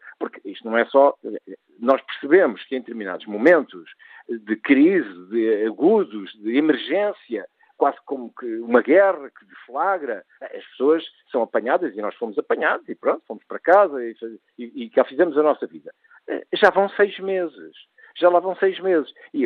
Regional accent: Portugal; pessoalmente, como português, como cidadão, absolutamente confuso

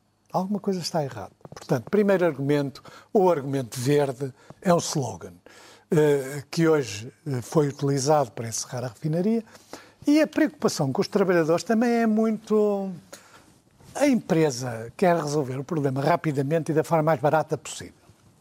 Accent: Porto, Norte, Portugal; eu digo aqui no Porto porque eu sou do Porto.

